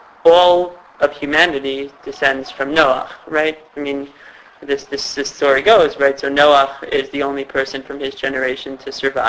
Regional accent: Teaneck, New Jersey, United States; I'm from Teaneck. So is that a Teaneck reference? Okay. Perfect. Now I feel at home.

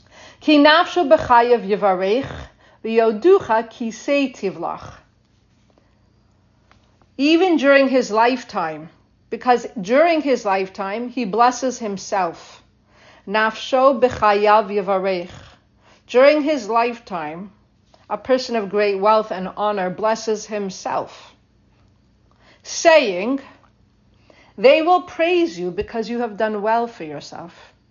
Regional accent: Canada; except that I'm from Canada, so her picture's on the bills.

